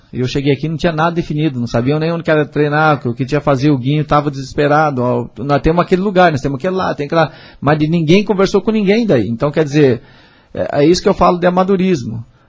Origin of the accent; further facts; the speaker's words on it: Cascavel, Paraná, Brazil; lá em Cascavel, eu sou de Cascavel mesmo